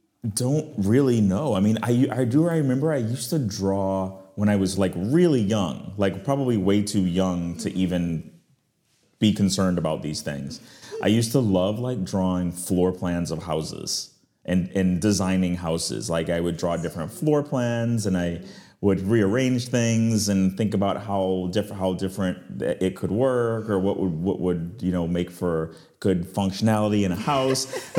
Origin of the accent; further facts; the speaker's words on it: New Orleans, Louisiana, United States; So I am from New Orleans. So I grew up in the South. I went to LSU.